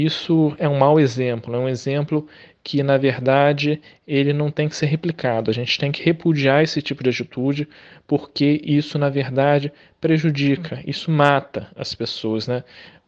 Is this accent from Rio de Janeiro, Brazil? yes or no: yes; Rio de Janeiro, Brazil; Nós que somos do Rio de Janeiro, nós sabemos disso.